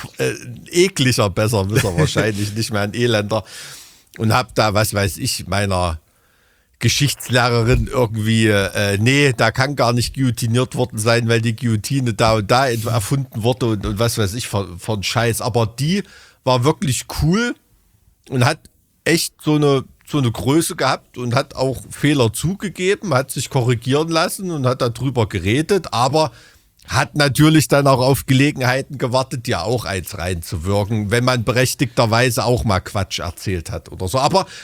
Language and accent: German; Blankenhain, Thuringia, Germany; kommen in meine Heimat Blankenhain ins Trainingslager